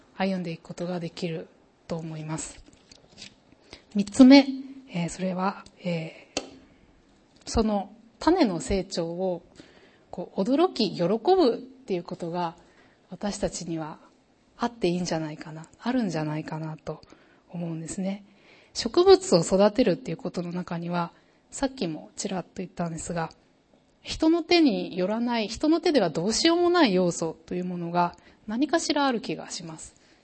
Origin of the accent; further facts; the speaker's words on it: Kansai, Japan; 私もともと関西出身なんですが、